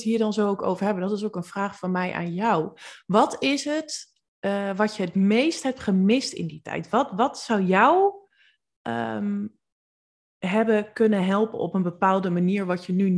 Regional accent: Winterswijk, Gelderland, Netherlands; Nou ja, we komen allebei uit Winterswijk en omgeving. En dat is meer Achterhoek zul je niet vinden, denk ik.

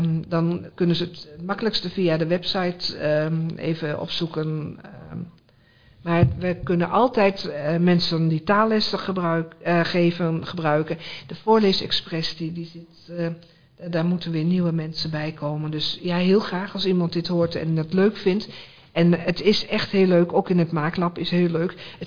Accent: Almelo, Overijssel, Netherlands; Ik ben Almeloos, ik ben in Almelo geboren en Almelo is echt wel mijn stad.

